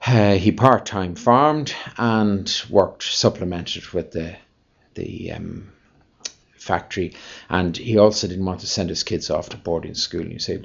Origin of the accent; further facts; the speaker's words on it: Rathgar, Leinster, Ireland; also born or lived in Blackrock; when I say in Talla that I'm from Rathgar and Blackrock, you can imagine the reaction. So I assure them that those areas have come on great since I left them